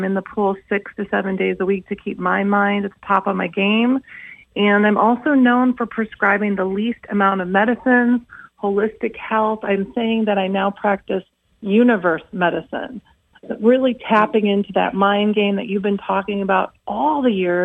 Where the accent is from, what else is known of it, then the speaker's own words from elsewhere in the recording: Schaumburg, Illinois, United States; So first of all, shout out to everyone in Chi-Town. I grew up in Schaumburg, Illinois.